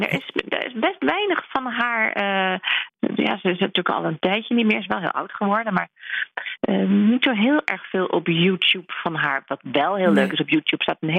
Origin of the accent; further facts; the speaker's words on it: The Hague, South Holland, Netherlands; Maar ik kom wel uit Den Haag. Geboren, ja. Getogen. Ja. Uit Den Haag-Genaar. Ik ben geen Haagenees, maar Haagenaar.